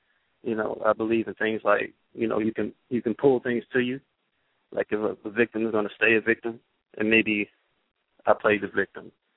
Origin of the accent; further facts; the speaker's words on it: Georgia, United States; I'm mad at them because that place is in my backyard. I came up from Southwest DeKalb High School, which is, like, 15 minutes away from here.